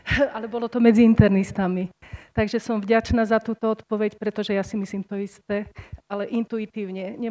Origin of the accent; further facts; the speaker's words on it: Martin, Žilina Region, Slovakia; Dobrý deň, ja som internista z Martina.